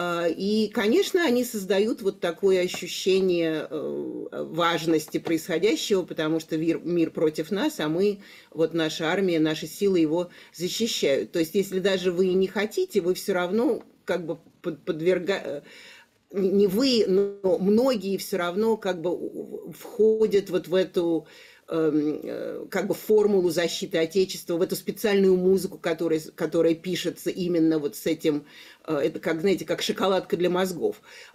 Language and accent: Russian; Russia; Поскольку мы люди русские из России, то как русские из России у нас практически всегда кризис